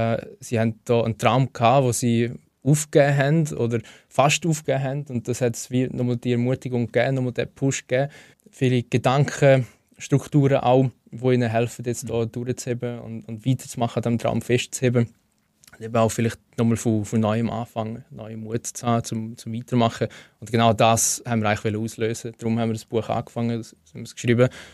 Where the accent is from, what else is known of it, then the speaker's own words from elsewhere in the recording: Schleitheim, Schaffhausen, Switzerland; ich bin in Schlaitheim aufgewachsen.